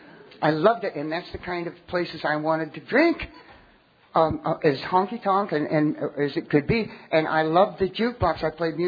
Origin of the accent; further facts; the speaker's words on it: Pittsburgh, Pennsylvania, United States; also born or lived in Ohio; now in Boston, United States; I am from Boston, and I've lived there, yes. South Boston, down near the beach, you know.